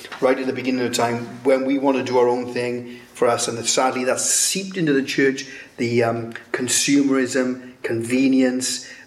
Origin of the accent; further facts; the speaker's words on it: Wales, United Kingdom; I am Welsh. Mm. That's an identity. I am British.